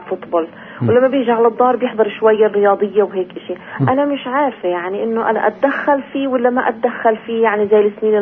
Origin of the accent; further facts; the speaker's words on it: Jerusalem, Palestine; من القدس.